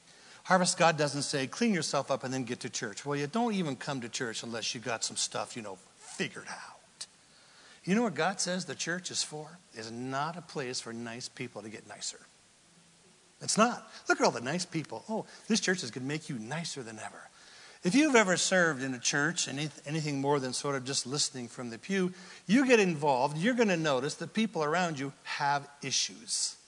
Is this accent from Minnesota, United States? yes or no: no; California, United States; I was from Northern California. We weren't too far removed from the foothills of the Great Cascade Mountains.